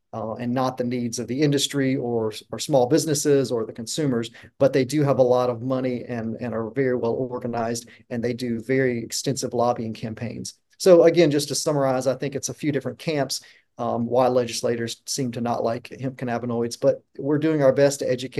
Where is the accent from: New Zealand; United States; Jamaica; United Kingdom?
United States; North Carolina; You know, we had in my home state of North Carolina, we just had a phenomenal hemp bill that had a lot of momentum